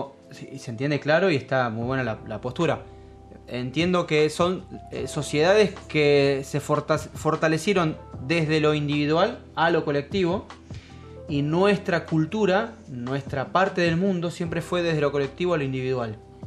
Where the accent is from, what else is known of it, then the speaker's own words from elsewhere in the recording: Argentina; me incluyo, pues soy argentino